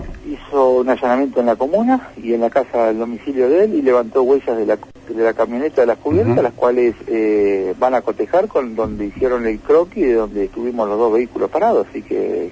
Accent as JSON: {"language": "Spanish", "country": "Argentina", "said": "esto nos daña como argentinos."}